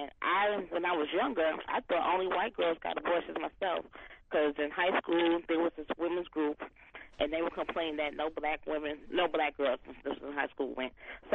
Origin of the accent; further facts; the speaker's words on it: Brooklyn, New York, United States; now in Macon, United States; And I'm calling from Macon, but I'm from Brooklyn, New York.